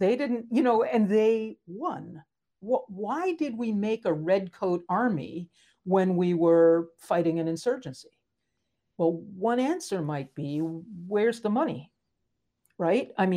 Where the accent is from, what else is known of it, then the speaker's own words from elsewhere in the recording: West Virginia, United States; I'm from West Virginia, and one of my senators is Joe Manchin.